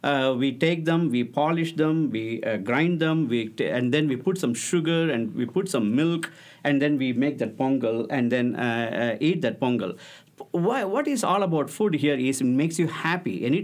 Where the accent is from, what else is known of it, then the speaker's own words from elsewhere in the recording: India; I'm coming from India, so I have to talk about holiday seasons in India, mostly because I was born and brought up there.